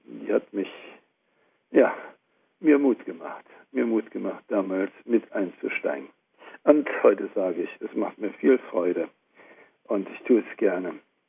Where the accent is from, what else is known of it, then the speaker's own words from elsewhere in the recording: Thuringia, Germany; aus dem kleinen Eichsfeld. Das ist nur ein Landkreis, mehr nicht, das ist ein Stückchen von Thüringen. Ich bin also Eichsfelder, der in Thüringen wohnt, auch wenn ich jetzt zurzeit hier in Franken bin.